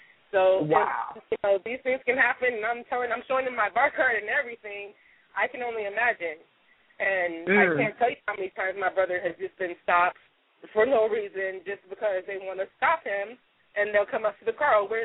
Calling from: Los Angeles, California, United States; I'm calling from Los Angeles.

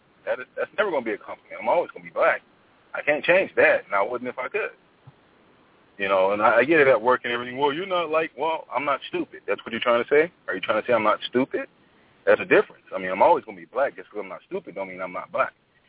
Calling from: Las Vegas, Nevada, United States; calling from Las Vegas, Nevada.

